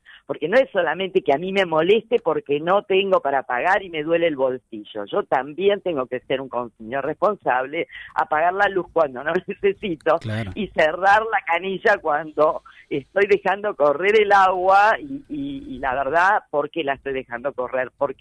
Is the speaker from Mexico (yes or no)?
no; Argentina; Ya sabemos cómo somos los argentinos.